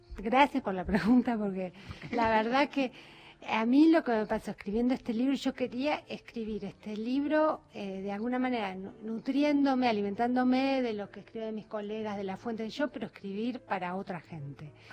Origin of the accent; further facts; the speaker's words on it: Moreno, Buenos Aires Province, Argentina; yo soy de Moreno, conozco muy bien ese territorio